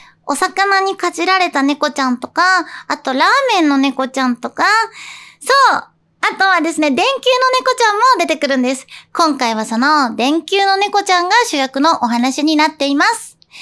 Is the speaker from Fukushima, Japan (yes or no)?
no; Tokyo, Japan; 東京出身、東京育ち、東京生まれの私は、もちろん東京、千葉、埼玉、神奈川はいっぱい行ったことあるんですけど、